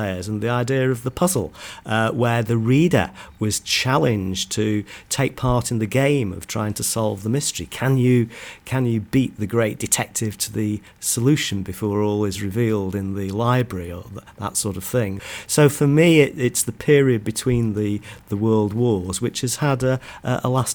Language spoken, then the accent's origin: English; North West England, United Kingdom; And what happened was that growing up in Cheshire, there was an American who came to live in a pretty village nearby